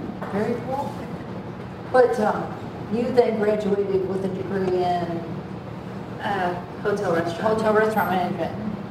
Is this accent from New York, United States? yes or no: no; Ohio, United States; I mean, I grew up in Ohio